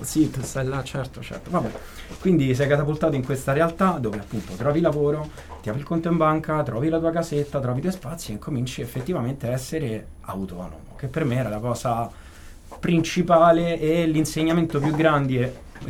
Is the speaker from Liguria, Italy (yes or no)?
no; Rome, Lazio, Italy; born there; No, comunque sia, sono nato a Roma.